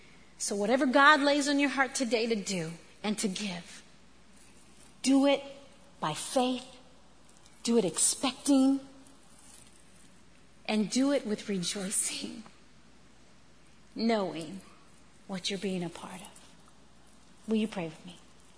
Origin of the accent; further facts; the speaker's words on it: Corpus Christi, Texas, United States; I was raised in Corpus Christi, Texas. My daddy was a pastor from the time I was a baby.